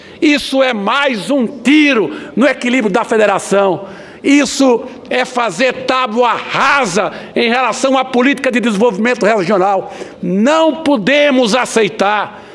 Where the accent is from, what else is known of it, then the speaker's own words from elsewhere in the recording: Pernambuco, Brazil; como nordestino, como pernambucano, tendo sido secretário de Desenvolvimento Econômico do meu estado